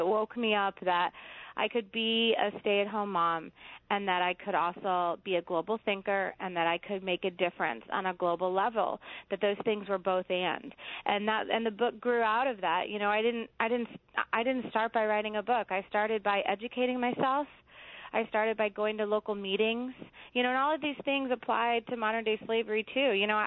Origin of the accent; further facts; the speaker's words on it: Wheaton, Illinois, United States; he came through my hometown, Wheaton, Illinois, and he was educating people about what was happening with the AIDS pandemic in sub-Saharan Africa.